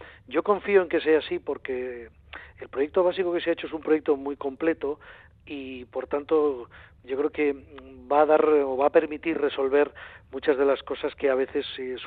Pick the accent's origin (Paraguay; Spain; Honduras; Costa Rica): Spain; Basque Country; yo pues soy vasco